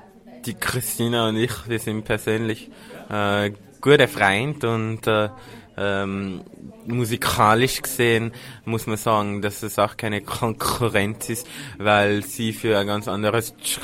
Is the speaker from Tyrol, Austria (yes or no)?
yes; Tyrol, Austria; auch meine Heimat Tirol